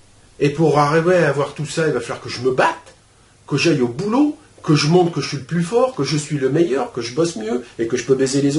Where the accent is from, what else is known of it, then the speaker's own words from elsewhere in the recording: France; Chez nous, en France, on est dans un parc à moutons, on est d'accord.